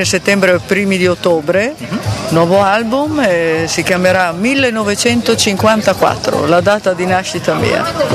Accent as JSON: {"language": "Italian", "town": "Cartagena", "region": "Bolívar", "country": "Colombia", "said": "io sono di Cartagena, lui è colombiano di Cartagena"}